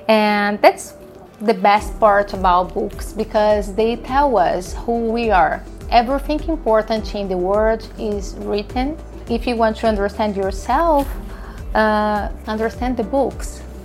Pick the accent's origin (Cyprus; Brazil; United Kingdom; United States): Brazil; English is a second language; moved away as an adult; now in Canada; I am from Brazil. I have been living in Canada for almost 7 years.